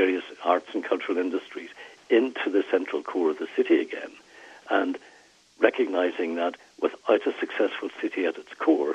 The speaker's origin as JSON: {"language": "English", "region": "Northern Ireland", "country": "United Kingdom", "tie": "born there", "said": "where I come from, I was born in Northern Ireland."}